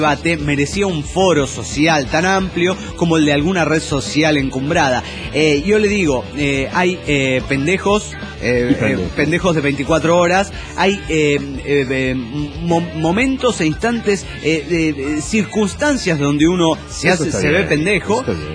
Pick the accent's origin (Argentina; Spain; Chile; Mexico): Argentina; Santa Fe; de Santa Fe, Argentina.